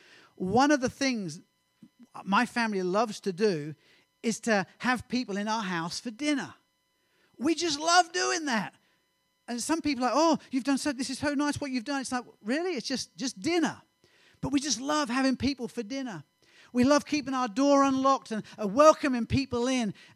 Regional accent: United Kingdom; this is not me being all British and European on you, because British people

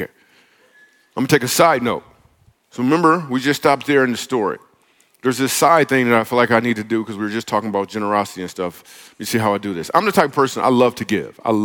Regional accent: Grand Rapids, Michigan, United States; this Bible was made in Grand Rapids, Michigan. I'm like, me too.

